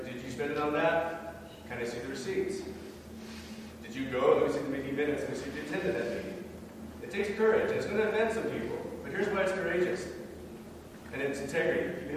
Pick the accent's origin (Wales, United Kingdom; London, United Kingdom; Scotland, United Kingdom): Scotland, United Kingdom; I'm a Scot.